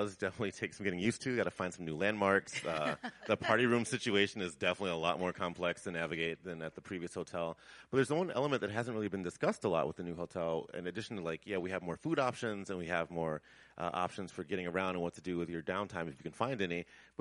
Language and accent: English; Chicago, Illinois, United States; so I'm originally from Chicago, which is also Midwest, but it's kind of a different type of Midwest, a lot more contemporary.